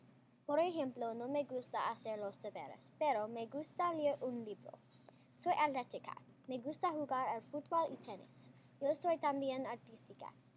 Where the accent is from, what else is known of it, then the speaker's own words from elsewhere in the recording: Atlanta, Georgia, United States; Spanish is a second language; Yo soy de Atlanta, Georgia.